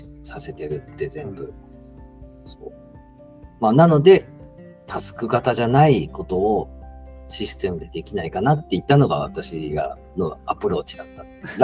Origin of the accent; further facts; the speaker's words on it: Kansai, Japan; 標準語喋りますけど、実は関西出身なんで